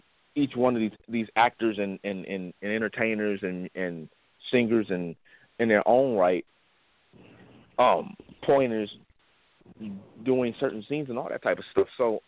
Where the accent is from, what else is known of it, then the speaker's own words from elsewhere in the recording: Saginaw, Michigan, United States; because he's from my hometown right here in Saginaw, Michigan.